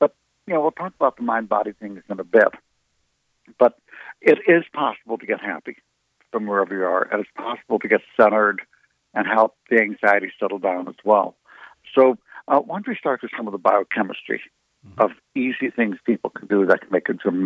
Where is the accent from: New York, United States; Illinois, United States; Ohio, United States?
Ohio, United States; Cleveland; Because I grew up in Cleveland, Ohio, in a concentration camp family